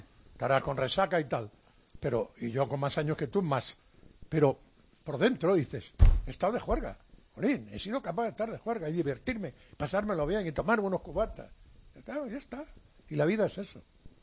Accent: Galicia, Spain; now in Madrid, Spain; yo soy gallego

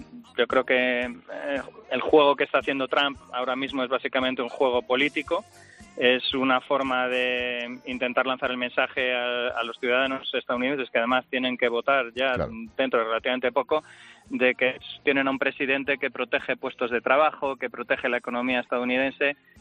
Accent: Spain; A nosotros, obviamente, como españoles, lo que nos preocupa es lo de aquí.

